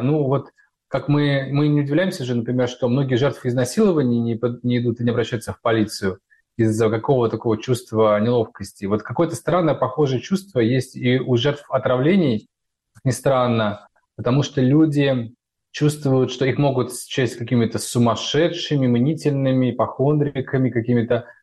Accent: Russia; moved away; Ну вот я прожил в России 38 лет. Никогда никакой самодеятельности я не видел. Я родился в Советском Союзе

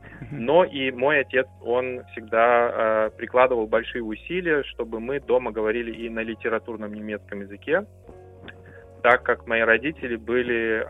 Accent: Kazakhstan; now in Germany; так как мы в семье говорили на немецком языке, еще живши в Казахстане, то для меня такая фактическая интеграция сюда, в немецкое общество, в том возрасте была не очень так сложной

